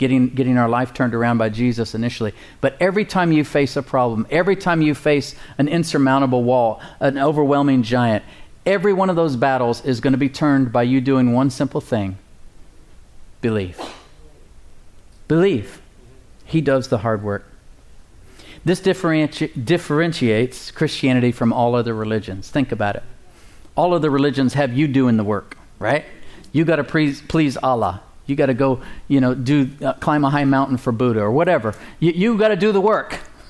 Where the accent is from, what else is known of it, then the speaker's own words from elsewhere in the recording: Texas, United States; Sennacherib is what I'll call him because I'm Texan.